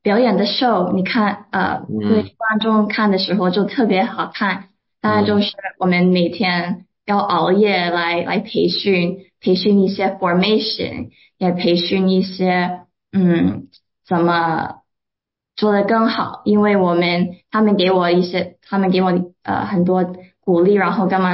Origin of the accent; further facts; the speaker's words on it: San Francisco, California, United States; 我从小在旧金山出生的，所以我有很多亲戚还在那里住